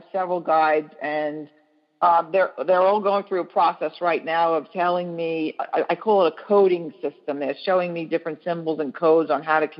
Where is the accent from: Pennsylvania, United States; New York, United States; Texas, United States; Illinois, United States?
New York, United States; I'm from New York. I'm in Florida right now, but okay.